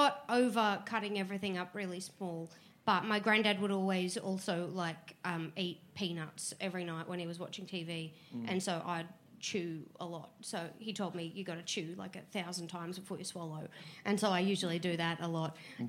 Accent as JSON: {"language": "English", "town": "Townsville", "region": "Queensland", "country": "Australia", "tie": "born or raised there", "said": "that was the thing with growing up in Townsville was I didn't understand I didn't know what a protest was."}